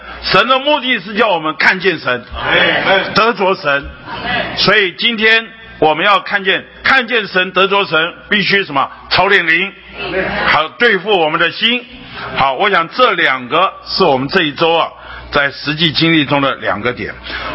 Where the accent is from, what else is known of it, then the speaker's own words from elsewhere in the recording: China; 因为我们中国人讲人生不如意的是十之八九